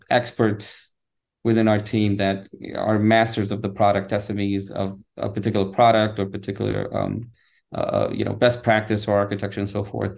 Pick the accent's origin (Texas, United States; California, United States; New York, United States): New York, United States; So I was born and raised in New York.